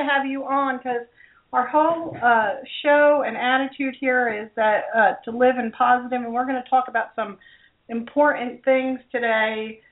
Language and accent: English; New Jersey, United States; Our first guest is from my home state in New Jersey.